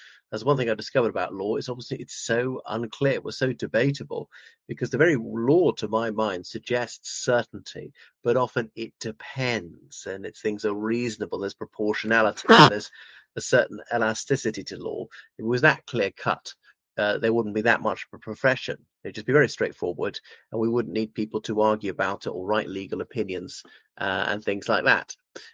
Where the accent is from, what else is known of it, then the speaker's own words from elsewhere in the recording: Ireland; from Ireland.